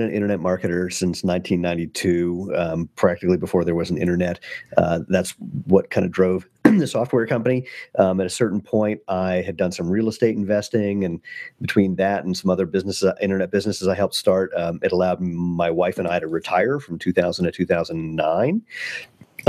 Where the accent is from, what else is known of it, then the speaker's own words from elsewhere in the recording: Washington, D.C. area, United States; I mean, I grew up outside of D.C., spent most of my life on the East Coast.